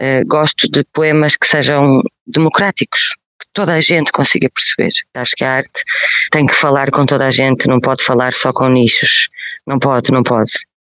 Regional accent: Barcelos, Braga, Portugal; eu juntei dinheiro, porque eu queria fugir de Barcelos, queria vir de comboio a Lisboa

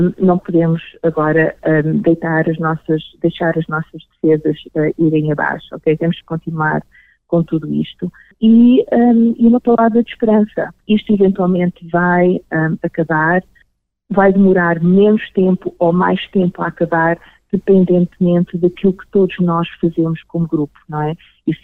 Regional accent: Portugal; moved away; Então, sendo portuguesa, também sendo imigrante, tenho uma afinidade muito grande com as comunidades imigrantes

